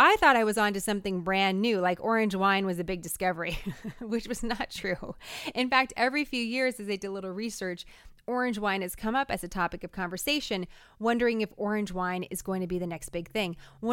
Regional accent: San Francisco, California, United States; when I grew up in San Francisco, there were no Walmarts. There was a Walgreens and a Five and Dime, but there wasn't a Walmart.

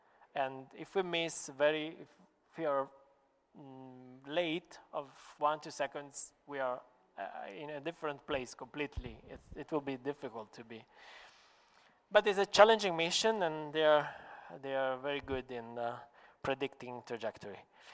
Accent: Sicily, Italy; English is a second language; I said, "I'm from the Sicilian, so Sicilian."

